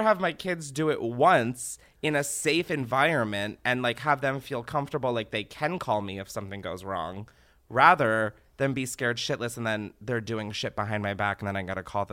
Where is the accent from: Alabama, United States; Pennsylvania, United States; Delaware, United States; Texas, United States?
Delaware, United States; If you don't know, I'm from Delaware. My mom raised me there.